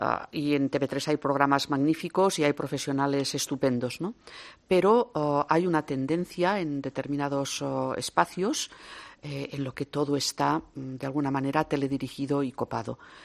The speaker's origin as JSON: {"language": "Spanish", "region": "Catalonia", "country": "Spain", "said": "Cataluña, pues los catalanes somos catalanes."}